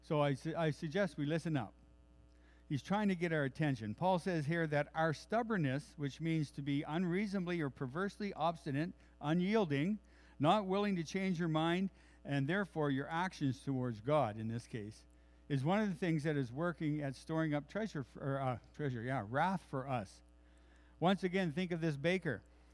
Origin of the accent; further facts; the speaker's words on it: East Coast, United States; accent: East Coast; I just think that today it's a good thing I lost my East Coast accent.